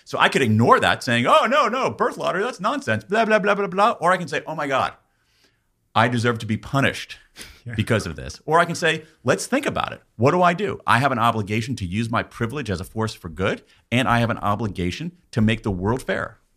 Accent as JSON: {"language": "English", "country": "United States", "tie": "born there", "said": "Because I was born in America after World War II, and my parents both had university educations"}